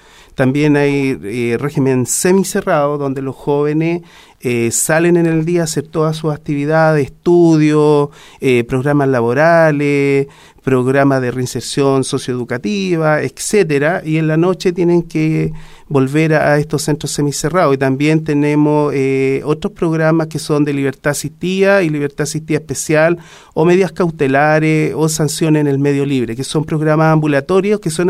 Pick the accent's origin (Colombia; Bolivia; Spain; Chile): Chile; nosotros como ciudadanos chilenos tenemos la obligación moral